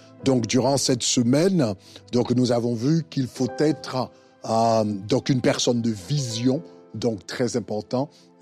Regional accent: Haiti; En tant qu'haïtien, je peux apprendre à parler japonais.

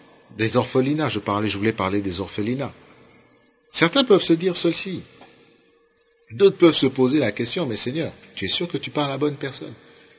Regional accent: DR Congo; Oh, je crois pas que je suis congolais par hasard. Je ne crois pas que je suis africain par hasard. Je ne crois pas que j'ai la couleur noire par hasard, donc je suis africain.

